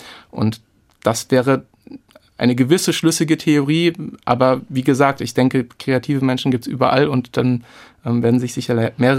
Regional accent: Hofheim am Taunus, Hesse, Germany; von Hofheim am Taunus, von meiner Heimatstadt bis nach Santiago de Compostela

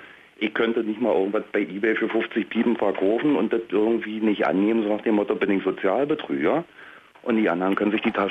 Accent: Berlin, Germany; also born or lived in Franconia; ich komme aus dem Westsektor, bin eigentlich gebürtiger Franke, bin hier als Kind im Alter von, weiß ich nicht, mal ein Dreivierteljahr nach Berlin verschleppt worden. Und zieh mir das hier seit 67 rin.

